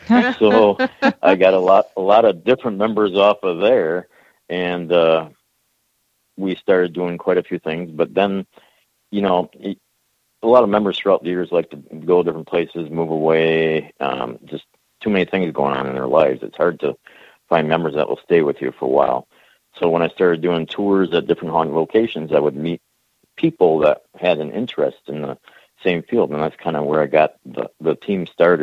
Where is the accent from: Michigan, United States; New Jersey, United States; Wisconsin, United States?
Wisconsin, United States; Minocqua; I grew up in Minocqua, so in my high school days, we would always go out to what would be Summer Wind at the mansion back then